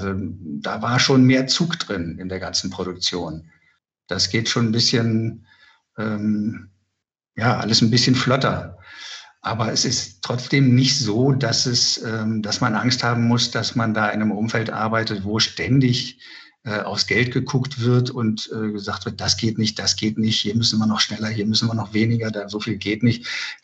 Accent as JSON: {"language": "German", "town": "Cologne", "region": "North Rhine-Westphalia", "country": "Germany", "lives_now": "Berlin, Germany", "said": "Ich stamme ja eigentlich aus Köln und bin dann erst später nach Berlin gekommen."}